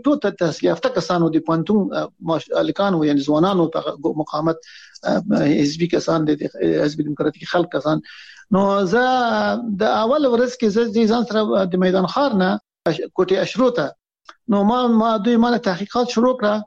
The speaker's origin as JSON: {"language": "Pashto", "country": "Afghanistan", "also_born_or_lived": "Islamabad, Pakistan"}